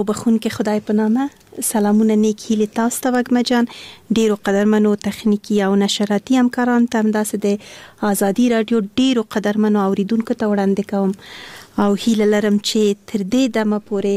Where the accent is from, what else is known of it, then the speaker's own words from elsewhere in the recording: Kabul, Afghanistan; born there; زه د افغانستان یم، ما ته هیڅ فرق نه لري، خو په هر صورت باندې بیا هم یو ولایت پورې اړه نیسو. زه د اصلا پلار مې د خوست ده، مور مې د پکتیا ده، او زه په خپله کابل کې زیږیدلی یم